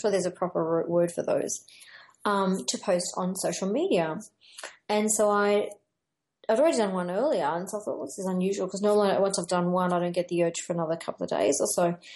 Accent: Wollongong, New South Wales, Australia; which is on the 16th of October here in Wollongong, which is my hometown.

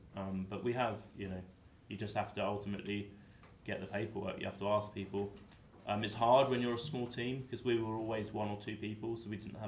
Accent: Kingston, London, United Kingdom; I'm from Kingston, so nice shout out.

